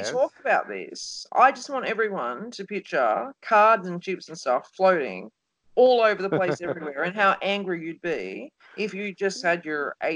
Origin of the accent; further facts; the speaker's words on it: Australia; I'm Australian. We do that.